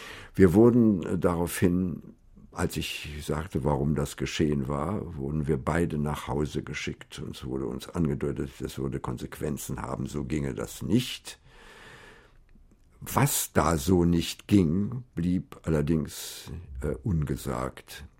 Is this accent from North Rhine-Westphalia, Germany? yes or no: no; Lankwitz, Berlin, Germany; ich bin ja in Lankwitz geboren, in Berlin, einem Vorort von Berlin